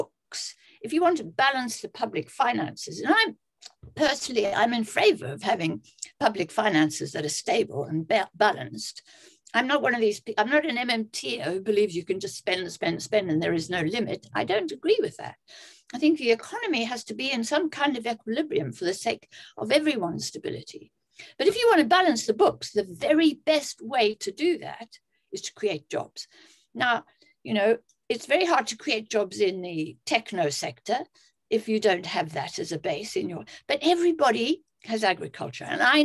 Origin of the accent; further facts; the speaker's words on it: South Africa; Now, I'm South African.